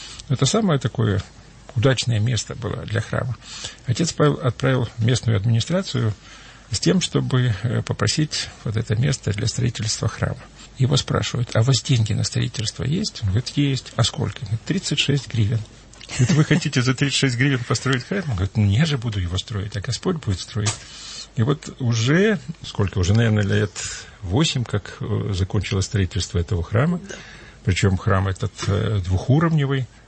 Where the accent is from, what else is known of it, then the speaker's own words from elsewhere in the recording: Chernihiv Oblast, Ukraine; now in Moscow, Russia; когда я приезжал из Москвы на свою маленькую родину, в этот свой родной город, все время вот недоставало то, что нет храма.